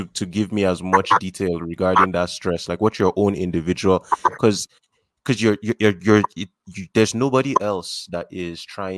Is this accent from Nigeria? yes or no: yes; Nigeria; because I'm a Nigerian and I struggle with all this stuff